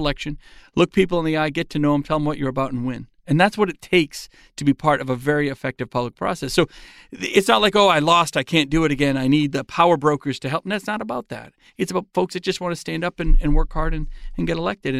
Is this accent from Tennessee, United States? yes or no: no; Salem, New Hampshire, United States; and I grew up in Salem, New Hampshire. And I'm one of eight kids.